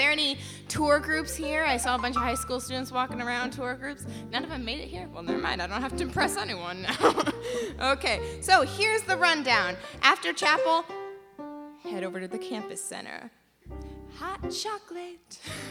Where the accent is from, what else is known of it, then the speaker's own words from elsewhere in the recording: Goshen, Indiana, United States; Now, as some of you know, I am from Goshen, Indiana.